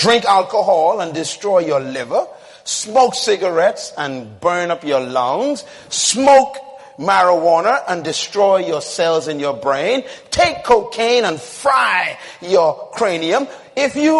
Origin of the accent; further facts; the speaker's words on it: Bain Town, New Providence, Bahamas; I was born in Bain Town in the Bahamas, where that's where drugs began.